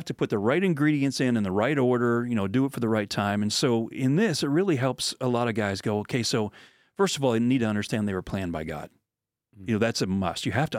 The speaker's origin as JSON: {"language": "English", "region": "Pennsylvania", "country": "United States", "tie": "born or raised there", "said": "I grew up in Pennsylvania, and I started off like in the hills, the Appalachians. I love to hunt. I love to fish. I love to hike. And that's my roots."}